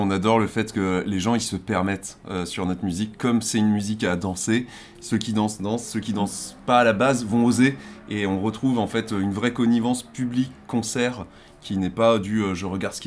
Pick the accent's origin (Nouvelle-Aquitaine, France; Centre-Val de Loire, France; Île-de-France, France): Centre-Val de Loire, France; Eh bien, nous, on vient du Berry. Donc déjà, on a grandi avec cette culture du trad.